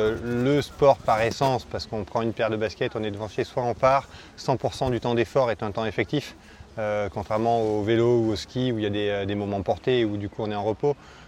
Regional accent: France; Moi, j'ai grandi dans les Pyrénées. Je suis de l'âge de Kylian.

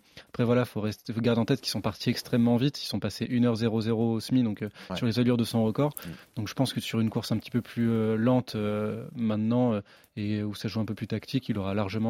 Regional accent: France; personne n'irait jouer en tant que Français avec moi tout devant sur les tout premiers

